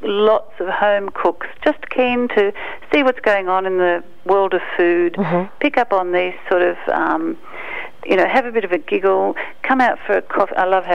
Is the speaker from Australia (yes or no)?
yes; Melbourne, Victoria, Australia; now in London, United Kingdom; When I've been living overseas in London for a few years, and I've always described Melbourne, my hometown